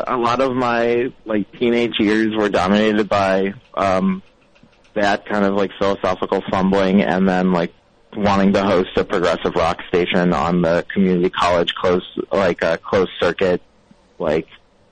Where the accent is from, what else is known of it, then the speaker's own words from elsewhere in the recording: Ohio, United States; In like Northeast Ohio.